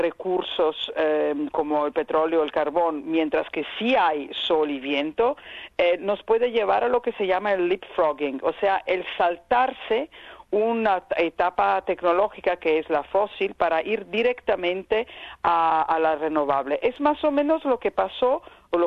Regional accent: Italy; Spanish is a second language; En mi país, en Italia, las contribuciones públicas a los fósiles son 12 billones de euros cada año

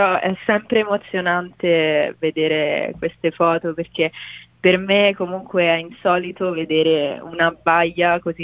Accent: Rome, Lazio, Italy; Io vengo da Roma, però nel senso abito in un Fregene, che è un paese

